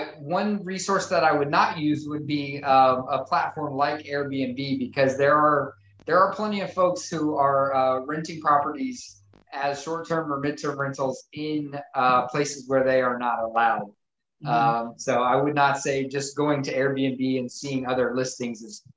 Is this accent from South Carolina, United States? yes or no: yes; South Carolina, United States; now in Ohio, United States; I grew up in South Carolina, but my family's from Ohio, so eventually we made our way back to Ohio. I've been here since maybe 2000.